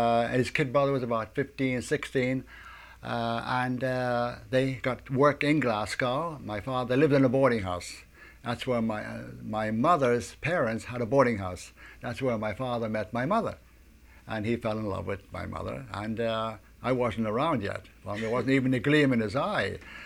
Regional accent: Dublin, Leinster, Ireland; born there; I was born in Dublin, Ireland.

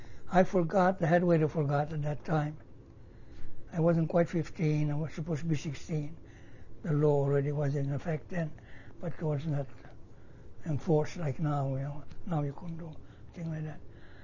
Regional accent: Brusnengo, Piedmont, Italy; born there; English is a second language; Very small town. I was born in Piemonte. I pronounce it in Italian now, Spanish Italian. Piemonte, north of Italy. A very small town named Brusnengo.

